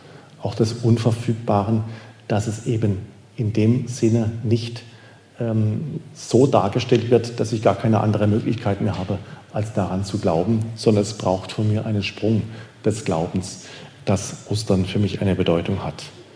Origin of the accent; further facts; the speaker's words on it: Oberkirch, Baden-Württemberg, Germany; ich bin in Oberkirch aufgewachsen. Ich bin tatsächlich sprichwörtlich mit dem Blick auf Europa, mit dem Blick nach Frankreich aufgewachsen